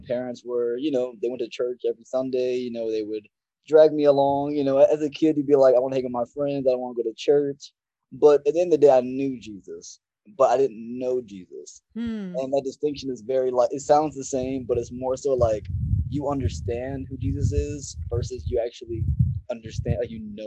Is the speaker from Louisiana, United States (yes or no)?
yes; New Orleans, Louisiana, United States; Yes, ma'am. I'm born and raised in Louisiana. I was born in New Orleans.